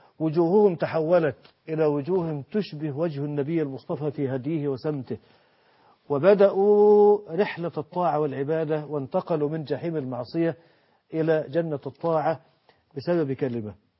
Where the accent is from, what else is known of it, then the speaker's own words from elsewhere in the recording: Mansoura, Dakahlia, Egypt; عندنا في المنصورة، في قرى المنصورة